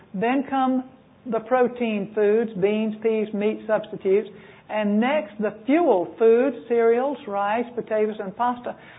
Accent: Georgia, United States; when I grew up in South Georgia, where sugarcane syrup was really a table delicacy, and most everybody had it growing in the yard or in the field, and we made our own syrup

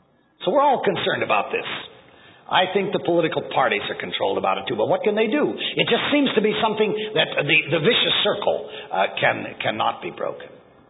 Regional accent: United States; I'm an American. I chose to be an American. My father was Canadian born. I should say my mother was Canadian born. My father was an American.

